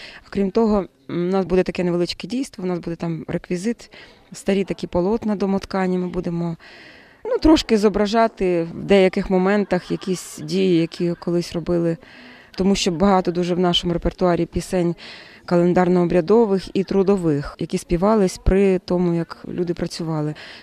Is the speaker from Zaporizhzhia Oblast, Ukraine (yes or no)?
no; Lviv, Lviv Oblast, Ukraine; Я зі Львова.